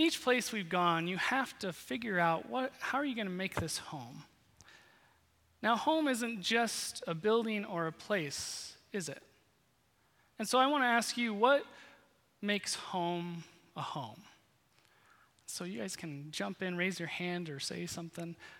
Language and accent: English; Iowa, United States; So first, I grew up in Iowa, and Michelle grew up in Iowa also. And so that is home.